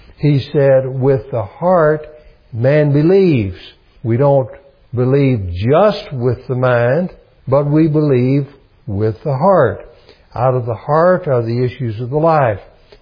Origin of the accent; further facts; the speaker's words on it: Knoxville, Tennessee, United States; somebody asks me what my hometown is, I'm going to say the Knoxville area. That's my hometown.